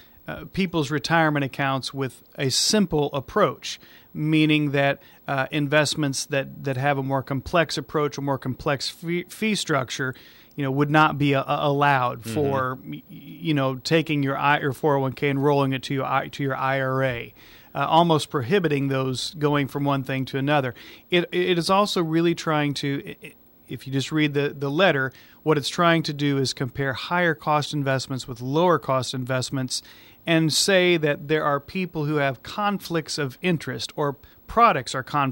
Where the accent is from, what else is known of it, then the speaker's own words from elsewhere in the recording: United States; I said, I'm from America.